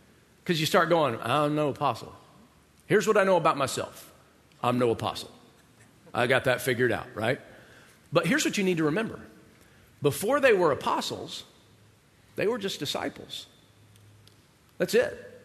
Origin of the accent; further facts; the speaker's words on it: Georgia, United States; I know that I'm originally from Georgia, and that probably shocks everyone because you have this idea of what Southerners do and don't like.